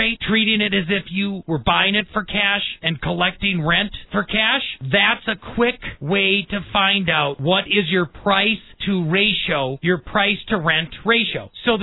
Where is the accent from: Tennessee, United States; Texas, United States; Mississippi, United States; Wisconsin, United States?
Wisconsin, United States; Milwaukee; I grew up in Milwaukee and I love Milwaukee